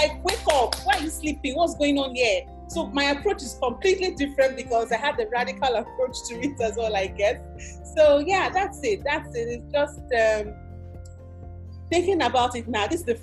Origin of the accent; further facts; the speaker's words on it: Warri, Delta, Nigeria; I grew up in Warri, right?